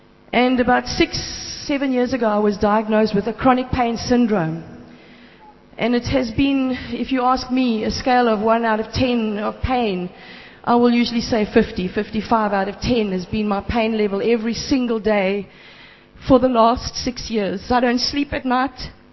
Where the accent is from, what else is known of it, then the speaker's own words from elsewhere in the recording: Johannesburg, Gauteng, South Africa; I've been here since Wednesday from Joburg. If my accent is funny, it's because I'm from Joburg by the dam and not by the sea.